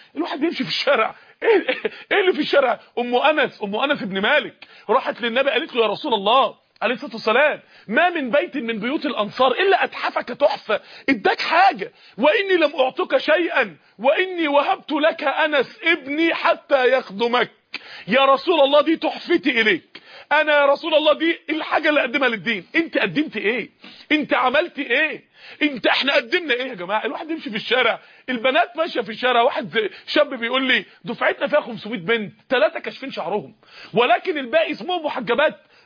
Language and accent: Arabic; Mansoura, Dakahlia, Egypt; عندنا في المنصورة من يومين تقريبا